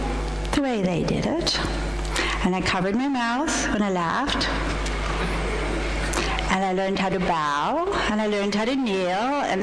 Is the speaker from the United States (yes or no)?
no; Canada; Because I'm a Canadian. That's right, because I grew up in a different culture and I couldn't think like a Japanese.